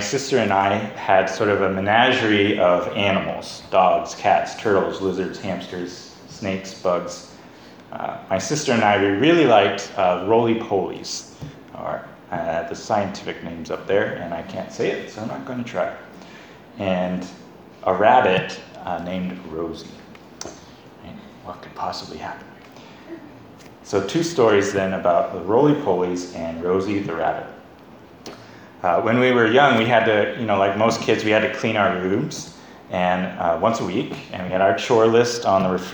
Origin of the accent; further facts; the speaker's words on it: California, United States; So I come from Northern California.